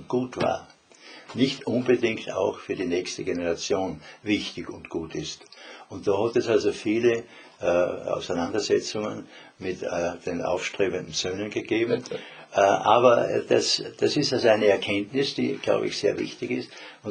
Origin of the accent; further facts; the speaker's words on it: Styria, Austria; born there; Ich bin als gebürtiger Obersteirer Felsen und steile Wände gewohnt